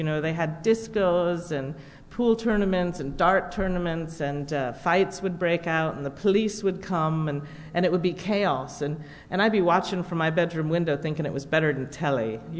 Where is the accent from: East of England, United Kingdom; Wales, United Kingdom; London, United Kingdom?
London, United Kingdom; I was born in London, and many of you know I grew up in a pub.